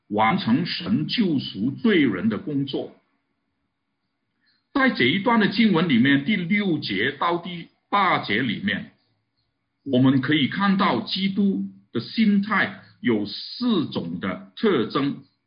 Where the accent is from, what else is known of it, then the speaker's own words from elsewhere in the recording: Canada; 我们加拿大人很精彩的，他们很多的加拿大人坚持不戴口罩。